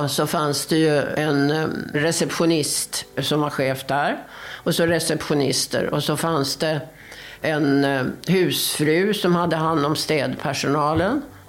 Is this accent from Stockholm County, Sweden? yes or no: yes; Värmdö, Stockholm County, Sweden; now in Visby, Sweden; Nej, jag är från Stockholm, eller närmare bestämt från Värmdö utanför Stockholm. Så där har jag bott tills jag flyttade hit ner och började jobba med hotellet.